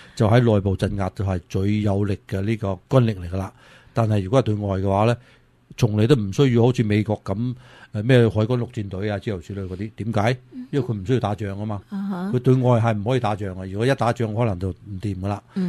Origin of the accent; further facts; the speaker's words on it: Taiwan; 作为台湾人嚟讲嘅话呢，其实呢好多时候都台湾人呢都觉得唔会打㗎吓